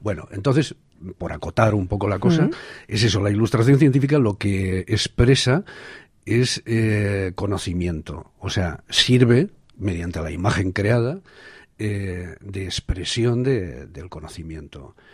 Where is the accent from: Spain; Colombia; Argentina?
Spain; Burgos, Castile and León; Bueno, al mundo rural burgalés, porque yo soy de Burgos.